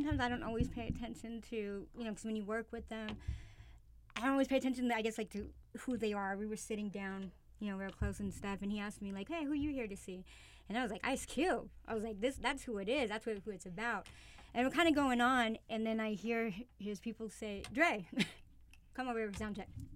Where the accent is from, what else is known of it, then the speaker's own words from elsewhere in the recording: San Jose, California, United States; Well, I know Sway from the KML days, from the Wake Up Show, because I'm from San Jose, you know, and they were doing the show in, you know, San Francisco.